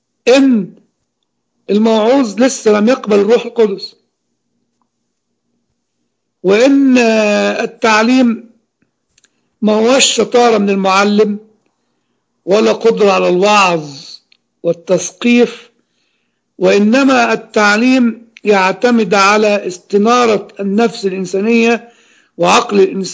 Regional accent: Egypt; احنا عندنا في مصر ترجمتين

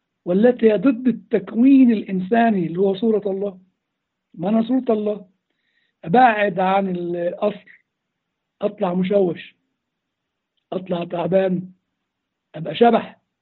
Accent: Upper Egypt, Egypt; also born or lived in Cairo; يا ابوي، بس انا صعيدي برضو

